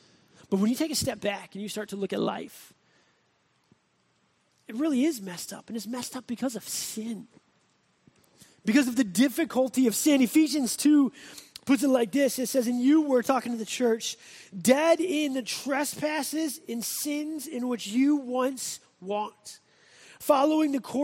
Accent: Midwest, United States; growing up in the Midwest and being campers in the Midwest, we thought that camping in August was a great idea.

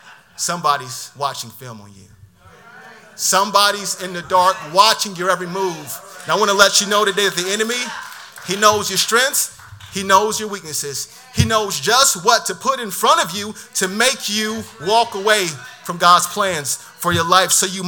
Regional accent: Augusta, Georgia, United States; I'm from South Augusta, man.

